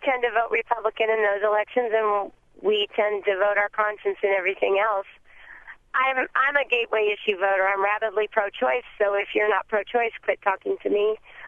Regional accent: South Dakota, United States; We're both from Western South Dakota, and we've been 15 years in conservative northeastern Nevada

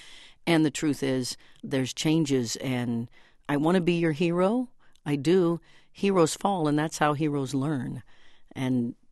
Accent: Midwest, United States; I grew up in the Midwest and had those dreams.

